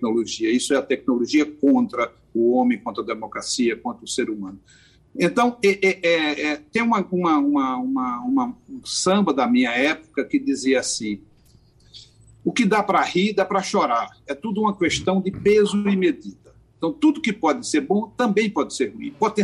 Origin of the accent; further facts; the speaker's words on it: Pernambuco, Brazil; O rio que corta a minha aldeia não é o Tejo, o rio que corta a minha aldeia é o Ipujuca. Eu tenho muito orgulho de ser um matuto do interior